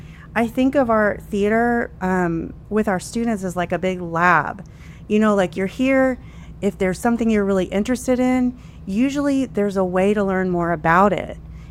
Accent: Destin, Florida, United States; You know, I grew up in Destin.

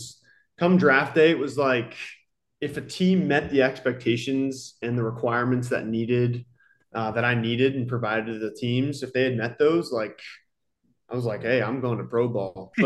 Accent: Pennington, New Jersey, United States; Pennington's my hometown. I live in Pennington, always have.

